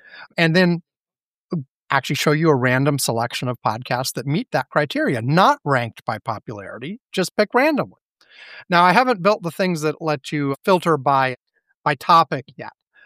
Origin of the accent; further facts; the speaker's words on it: Michigan, United States; We are from West Michigan, and we are best friends who have had a love for the things that go bump in the night for years.